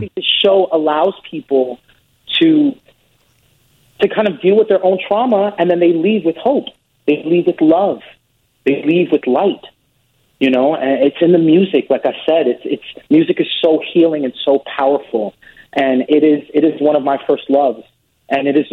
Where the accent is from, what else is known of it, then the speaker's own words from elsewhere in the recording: Bronx, New York, United States; You know, I grew up in the Bronx, New York. We grew up in not having that much money